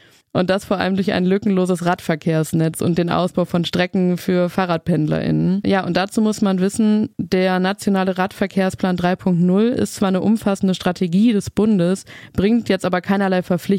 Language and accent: German; North Rhine-Westphalia, Germany; Ich bin in NRW groß geworden, deswegen ist der Weg nicht weit, würde ich sagen.